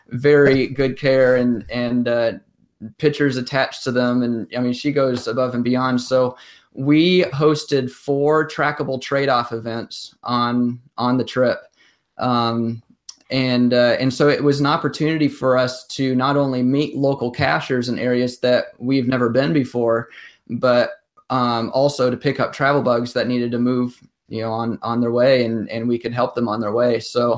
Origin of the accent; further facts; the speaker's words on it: Tennessee, United States; from Tennessee, and we already found it.